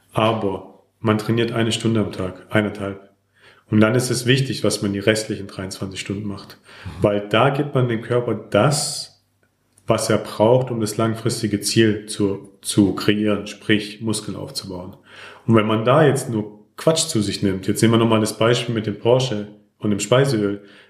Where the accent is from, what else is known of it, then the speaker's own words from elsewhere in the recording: Greece; Als Grieche muss Feta rein.